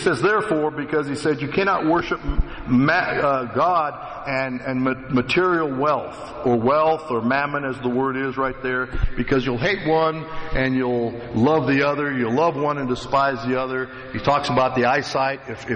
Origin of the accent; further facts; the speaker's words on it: United States; and I'm an American, I'm part of it, right?